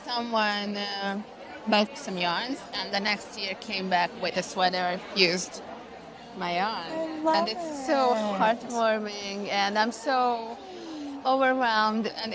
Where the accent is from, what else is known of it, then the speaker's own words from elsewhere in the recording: Hungary; I'm from Hungary. I live in the capital of Budapest with my small family.